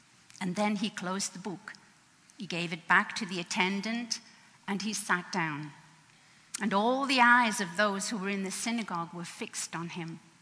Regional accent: England, United Kingdom; accent: English; moved away; But I'm from England, and I guess the accent's here to stay. After 40 years.

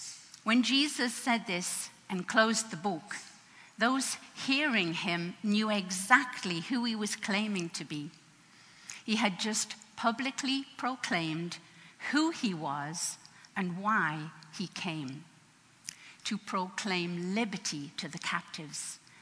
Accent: England, United Kingdom; accent: English; moved away; But I'm from England, and I guess the accent's here to stay. After 40 years.

